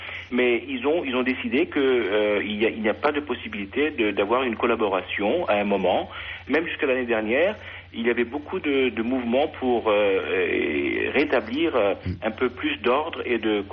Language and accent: French; Kabul, Afghanistan; Je ne suis pas Panchiri, madame. Je suis un Afghan, tout d'abord, et puis après, bon, je suis de Kaboul, et bon, mais je ne suis pas Pashtoun